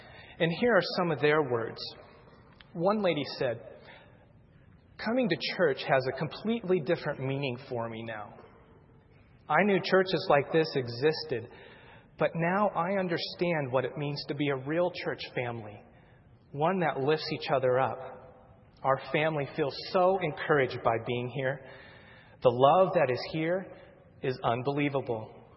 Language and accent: English; Iowa, United States; moved away; Now, I'm originally from Iowa, and my wife Heather is from Texas.